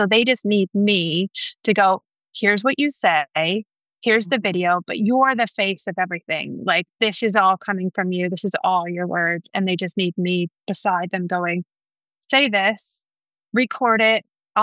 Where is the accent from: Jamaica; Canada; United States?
Canada; I'm Canadian